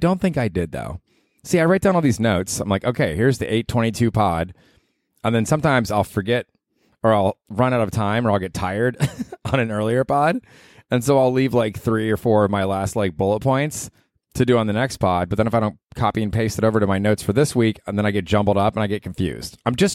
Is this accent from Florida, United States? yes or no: yes; Tampa, Florida, United States; moved away as an adult; also born or lived in Georgia; I grew up in Tampa. I think a big part of who I am today is a kid that grew up in Tampa.